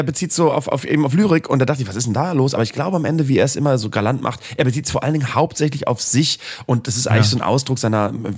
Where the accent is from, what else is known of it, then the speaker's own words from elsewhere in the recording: Bremen, Germany; now in Cologne, Germany; Dann bin ich aus Bremen abgehauen, 2003, nach Köln.